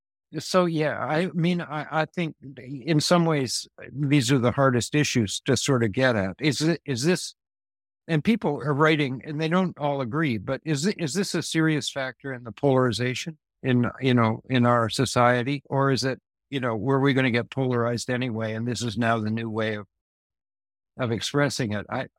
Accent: Canada; I grew up in Canada

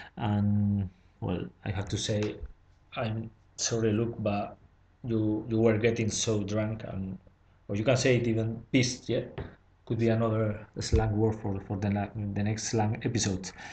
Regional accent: Spain; English is a second language; moved away as an adult; now in London, United Kingdom; I'm from Spain, but living in London now.

